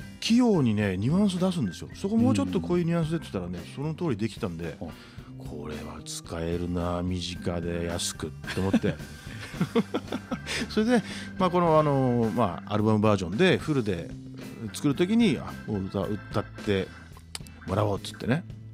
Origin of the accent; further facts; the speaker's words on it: Matsudo, Chiba, Japan; 実は私千葉県松戸市出身、